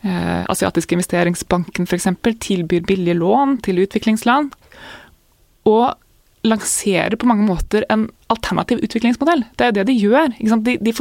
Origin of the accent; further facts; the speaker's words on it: Jevnaker, Innlandet, Norway; jeg vokste opp på Jevnaker, da, og startet på Jevnaker skole etter hvert